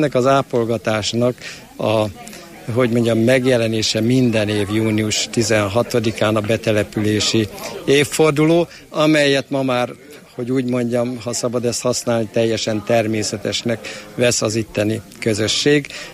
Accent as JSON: {"language": "Hungarian", "town": "Sárospatak", "region": "Borsod-Abaúj-Zemplén", "country": "Hungary", "tie": "born or raised there", "said": "mi úgy nőttünk föl, mint egy asszimilálódott közösség, tehát Sárospatakhoz nagyon szorosan hozzátartozóan, és az eredetünket nem nagyon ismertük."}